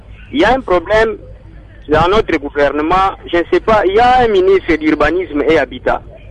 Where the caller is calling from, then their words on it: Kinshasa, DR Congo; La gestion des inondations chez nous en RDC, c'est vraiment un problème sérieux.